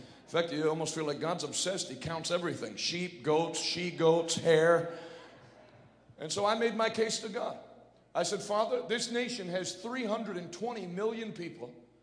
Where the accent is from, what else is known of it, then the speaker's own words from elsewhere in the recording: Pittsburgh, Pennsylvania, United States; by the way, they said I'm from Philadelphia. I'm from Pittsburgh. That's why I don't have any bullet wounds.